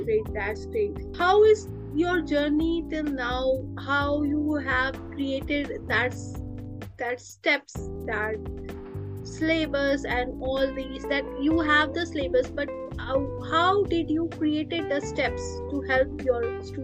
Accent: New York, United States; English is a second language; I'm from the New York, and I ace the exam.

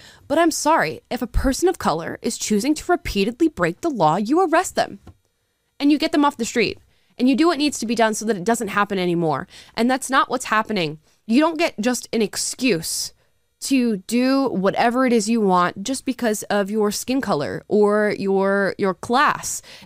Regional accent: Florida, United States; Like growing up in Florida, every year in Miami, the streets were going crazy.

